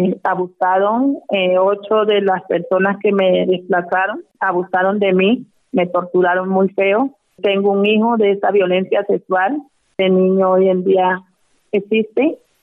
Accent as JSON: {"language": "Spanish", "town": "Barbacoas", "region": "Nariño", "country": "Colombia", "moved": "yes", "said": "vengo desplazada de Barbacoas, Nariño, de la vereda del Placé."}